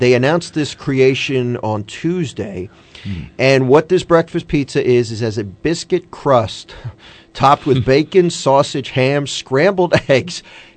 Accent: Cinnaminson, New Jersey, United States; And in my hometown of Cinnaminson, New Jersey, 41 degrees.

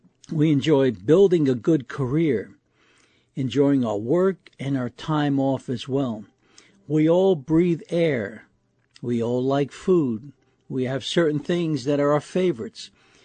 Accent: New York City, New York, United States; And in my home growing up in New York City, our door was always open.

